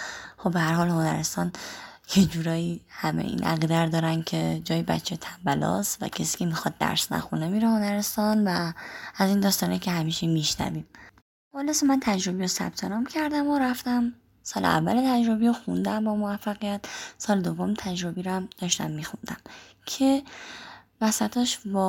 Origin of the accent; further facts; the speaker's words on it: Karaj, Alborz, Iran; 26 سالمه و بچه کرجم.